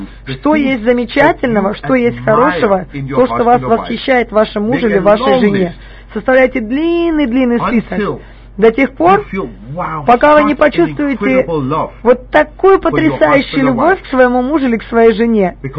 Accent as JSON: {"language": "Russian", "country": "Ukraine", "said": "Я с Украины."}